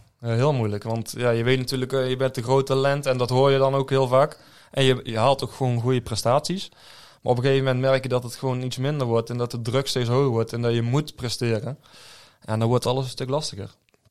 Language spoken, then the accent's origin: Dutch; Oss, North Brabant, Netherlands; now in Heesch, Netherlands; Ja, ik woon niet meer in Os, ik woon in Hees, maar ik kom uit Os.